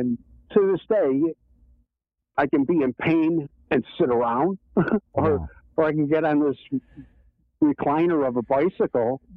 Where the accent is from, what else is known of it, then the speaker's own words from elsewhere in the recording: Palatine, Illinois, United States; So I had a set of stairs in front of the house I grew up in Palatine, Illinois